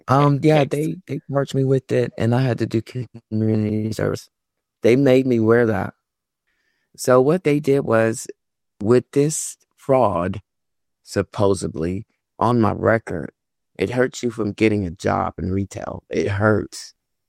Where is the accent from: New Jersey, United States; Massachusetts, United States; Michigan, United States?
New Jersey, United States; also born or lived in North Carolina; I'm not from North Carolina. I'm from New Jersey. I lived there because that's where my dad went.